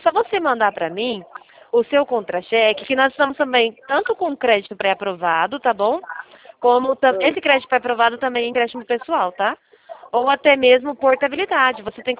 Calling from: Campo Grande, Mato Grosso do Sul, Brazil; Não, nós somos aqui de Campo Grande, é de Campo Grande, né?

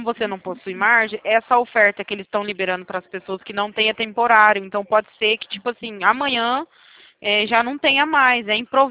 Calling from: Presidente Prudente, São Paulo, Brazil; Presidente Prudente, interior de São Paulo.

